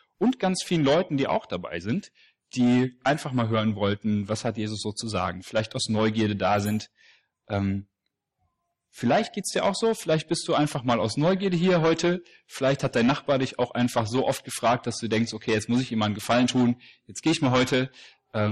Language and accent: German; Potsdam, Brandenburg, Germany; now in Giessen, Germany; Ich bin seit 3 Wochen hier in Gießen, ich komme aus Gießen, Entschuldigung, in Potsdam, ich weiß ganz genau, wo ich bin. Meine Frau und ich, wir sind hierher gezogen